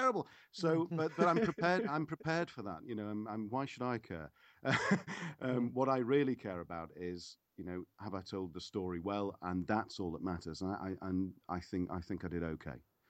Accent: Wakefield, Yorkshire and the Humber, United Kingdom; born there; Well, I was born in Wakefield, so not far away from there.

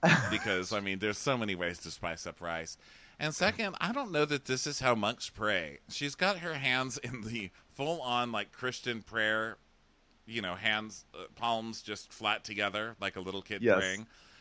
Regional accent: the South, United States; I'm from the South, so I'm used to that.

